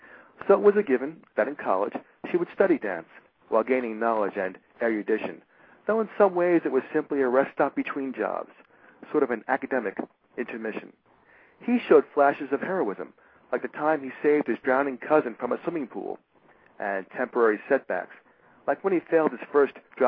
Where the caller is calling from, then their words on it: Surfside, Florida, United States; I'm in Surfside, Florida. It's the north end of Miami Beach.